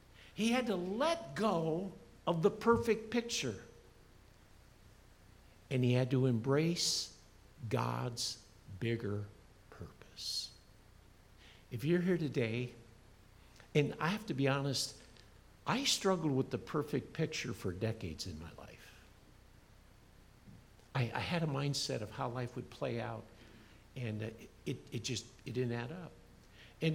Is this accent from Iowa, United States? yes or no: yes; Iowa, United States; I shared with the church family when I was 14, growing up in Iowa.